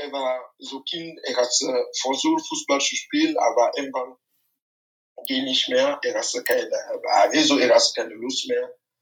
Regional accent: Lomé, Maritime, Togo; German is a second language; moved away as an adult; Ja, ich bin in Lomé in Togo aufgewachsen. Ja, ich habe in Togo ganz meine Kindheit so gebracht bis 18.

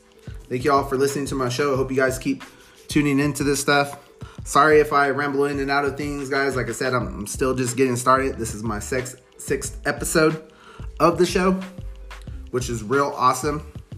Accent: California, United States; moved away as an adult; now in Albuquerque, United States; Me, myself, I'm originally from California. Love California. I'm a very Californian to heart, guys. Born and raised out there for almost 18 years. Didn't move out here until I was 18 to Albuquerque, New Mexico.

